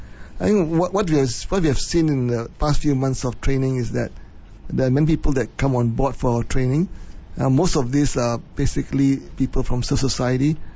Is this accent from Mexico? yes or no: no; Malaysia; English is a second language; I thought it was something that I could do within my ability as a Malaysian